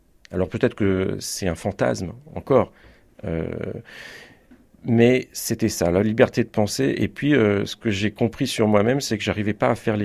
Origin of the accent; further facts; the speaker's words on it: Choisy-le-Roi, Île-de-France, France; also born or lived in Sucy-en-Brie; J'ai grandi à Choisy-le-Roi jusque vers 12-13 ans. Et ensuite, mes parents ont déménagé du côté de Sucy-en-Brie. Donc, c'est le bout du RER A.